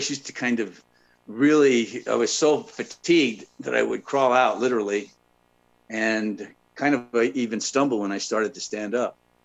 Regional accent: Salt Lake City, Utah, United States; also born or lived in Navajo Reservation; I was born on the Navajo Reservation, but raised in Salt Lake City area, away from my culture, language, and tradition.

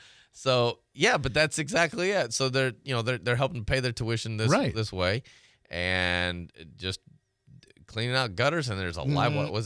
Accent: Tennessee, United States; I grew up in Tennessee.

